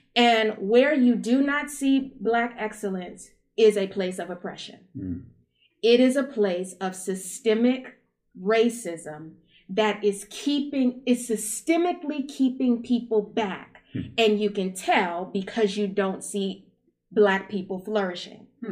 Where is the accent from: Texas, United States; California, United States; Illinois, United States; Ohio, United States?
Ohio, United States; born there; also born or lived in Columbus / Memphis / Alabama / Nashville; I was born in Ohio. I lived in Columbus, and then I moved to Memphis, went to school in Alabama, lived in Nashville. I lived in Nashville longest.